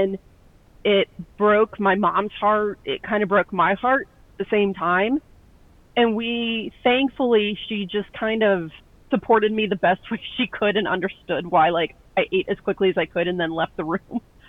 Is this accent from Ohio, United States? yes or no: yes; Ohio, United States; So I'm originally from Ohio, but for the past 6 years have been traveling